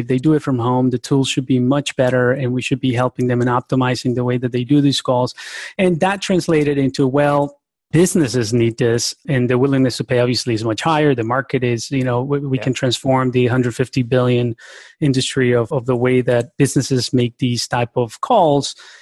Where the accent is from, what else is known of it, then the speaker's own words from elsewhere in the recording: Cundinamarca, Colombia; also born or lived in New York, United States; I was born in New York, raised in the outskirts of Bogota, Colombia.